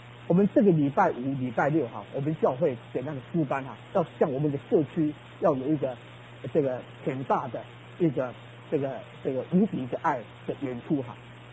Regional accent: Hsinchu, Taiwan; 那个时候在新竹啊，我们老家是在新竹。

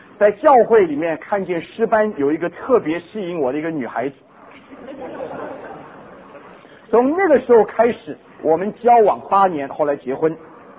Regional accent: Guangdong, China; 我昨天讲我是广东人

